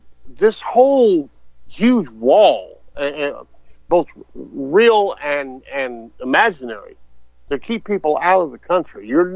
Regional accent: Texas, United States; And that comes partly from me, excuse me, growing up in Texas and knowing these people

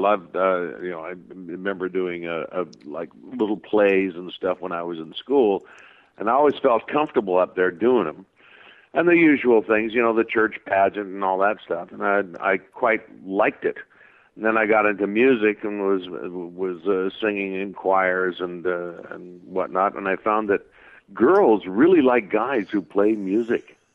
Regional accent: Southampton, South East England, United Kingdom; born there; I was born in Southampton, England, which is about 40 miles from Stonehenge.

